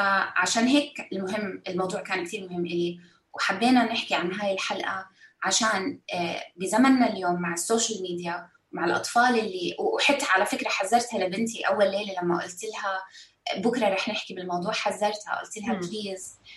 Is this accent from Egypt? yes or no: no; Kuwait; born there; أنا من مواليد الكويت، وإحنا عشنا حرب الخليج، بس لما صارت حرب الخليج كان عمري 6 سنين وما كنا بالكويت، كنا مسافرين